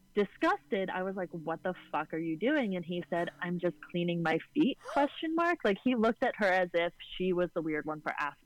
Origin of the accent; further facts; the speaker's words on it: Rhode Island, United States; but I'm from Rhode Island. Catholic Italians, you stay living with your parents until you're 24